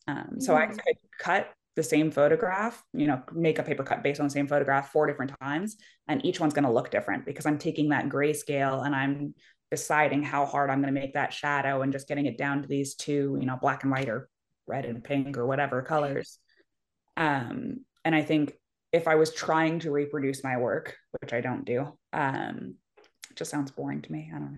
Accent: Philadelphia, Pennsylvania, United States; now in Maryland, United States; And I grew up in Philadelphia and I love Baltimore, but when we first moved to Maryland, we were not in Baltimore, we were in the burbs.

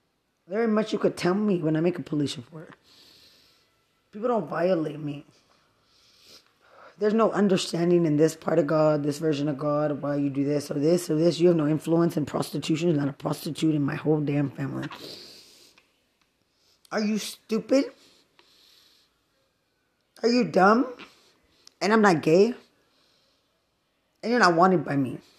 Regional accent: Lubbock, Texas, United States; People from other cities don't wish drugs on me because I'm from Lubbock and I finished college.

